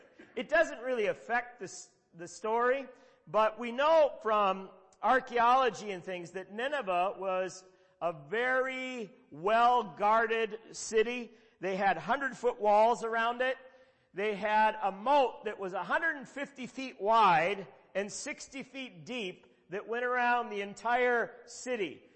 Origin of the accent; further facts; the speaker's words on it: Minnetonka, Minnesota, United States; they came up to my hometown of Minnetonka